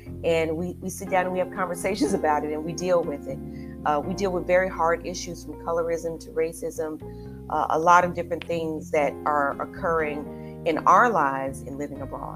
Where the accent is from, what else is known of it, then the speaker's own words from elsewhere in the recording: Chattanooga, Tennessee, United States; moved away as an adult; also born or lived in London / Taiwan; now in Singapore; I live in Singapore currently. I'm originally from America, from Tennessee, Chattanooga to be exact. Prior to Singapore, I lived in London for 5 years and Taiwan for 2.